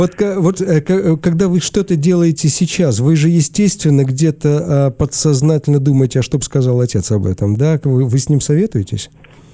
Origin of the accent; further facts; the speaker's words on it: Almaty, Kazakhstan; я из Алматы сам